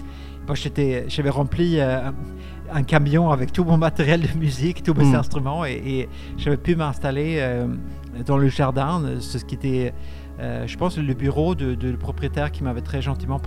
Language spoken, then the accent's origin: French; Sweden; French is a second language; Moi, j'ai grandi en Suède, très proche à la nature.